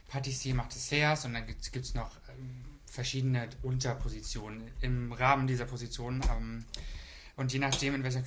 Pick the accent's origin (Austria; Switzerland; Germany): Germany; Brandenburg; Ich komme aus dem tiefsten Brandenburg. Und Frankfurt-Oder ist ja noch näher an der polnischen Grenze als mein Heimatort.